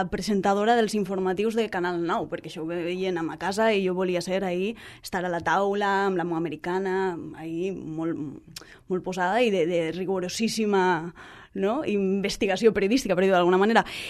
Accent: Gandia, Valencian Community, Spain; born there; naixement també, 3 del 9 del 88, aquestes coses no solen dir les dones, eh? Un respecte, per favor. Vaig néixer a Gandia

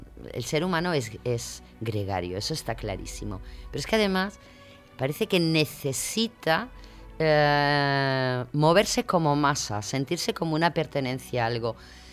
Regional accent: Spain; debido a quizás nuestros 40 años franquistas, los españoles, digamos, incluso entramos en Europa y en el mundo

